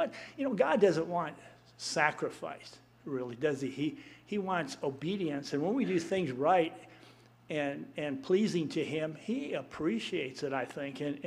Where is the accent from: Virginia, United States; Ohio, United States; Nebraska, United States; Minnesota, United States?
Minnesota, United States; Bijoux; And I can always remember, I grew up in Minnesota there, in Bijoux.